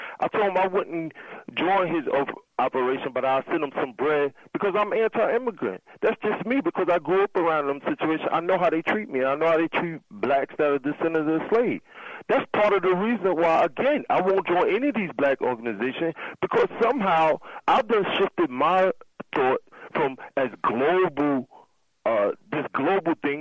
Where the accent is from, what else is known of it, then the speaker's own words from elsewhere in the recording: New York, United States; because I grew up in New York, so I've known about Brother Alton for literally 30 years